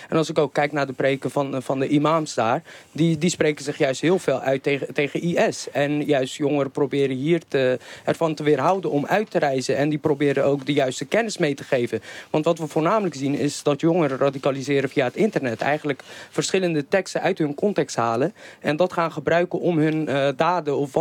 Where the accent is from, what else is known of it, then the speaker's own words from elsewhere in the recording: The Hague, South Holland, Netherlands; ik kom zelf uit Den Haag